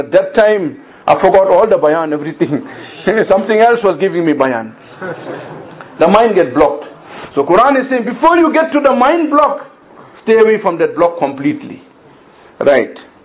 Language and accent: English; Durban, KwaZulu-Natal, South Africa; Now you see, we come from Durban.